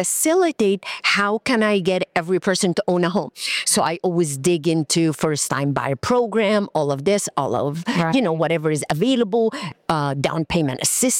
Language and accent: English; Egypt; I am from Egypt.